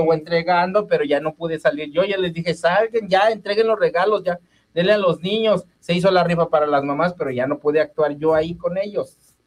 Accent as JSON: {"language": "Spanish", "town": "Tlaltizapán", "region": "Morelos", "country": "Mexico", "said": "Vengo de Tlaltizapán, de las juntas, allá estoy, vivo en las juntas, allá todo, a todo."}